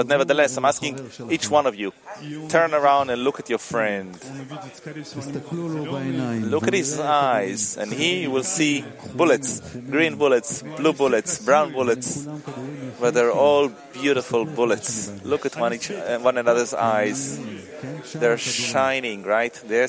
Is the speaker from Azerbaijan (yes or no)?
yes; Baku, Azerbaijan; I came from Baku, Azerbaijan.